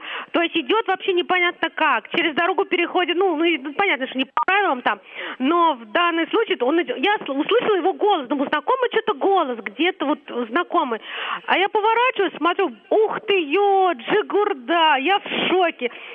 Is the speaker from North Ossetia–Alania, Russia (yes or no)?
no; Moscow, Russia; я из Москвы.